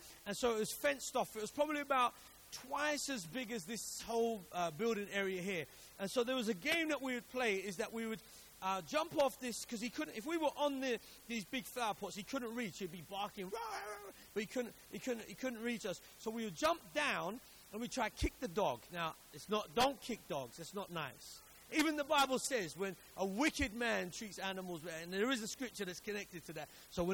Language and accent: English; Vauxhall, London, United Kingdom; I lived in Vauxhall. When I was growing up, I grew up in Vauxhall. And so I lived in an estate, council estate.